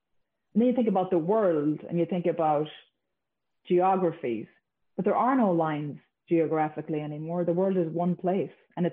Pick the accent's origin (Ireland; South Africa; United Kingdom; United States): Ireland; I grew up in Ireland, so I love beer.